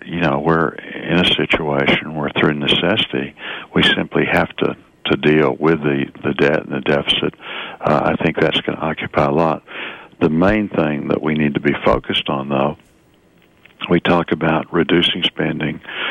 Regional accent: Fort Smith, Arkansas, United States; Even though it's over in western Arkansas, I grew up in Fort Smith

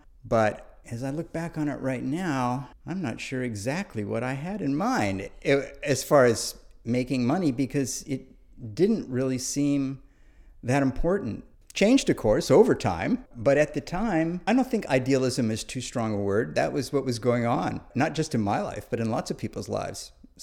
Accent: Toronto, Ontario, Canada; born there; I was born in Toronto, Canada, in 1947.

